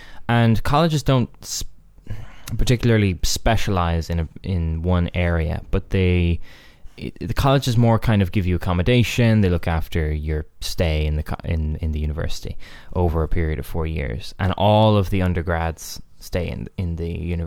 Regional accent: Ireland; Yeah, because we're Irish, the president doesn't

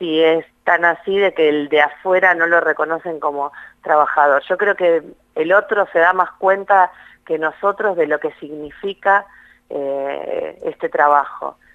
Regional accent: Rosario, Santa Fe, Argentina; pero yo soy rosarina

